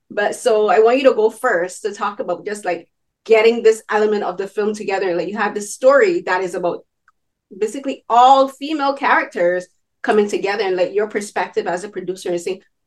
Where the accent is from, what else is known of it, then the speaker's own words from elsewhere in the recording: Barbados; because I'm from Barbados and I went to an all-girls secondary school